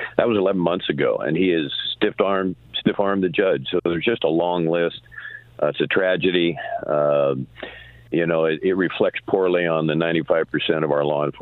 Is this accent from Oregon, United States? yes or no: yes; Gold Beach, Oregon, United States; I was born in Gold Beach, so I know my three counties quite well, living here my entire life, the whole river background